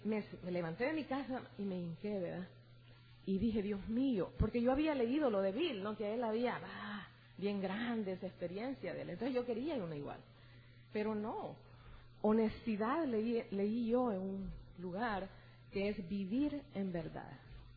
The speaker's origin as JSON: {"language": "Spanish", "country": "El Salvador", "said": "Yo soy del Salvador"}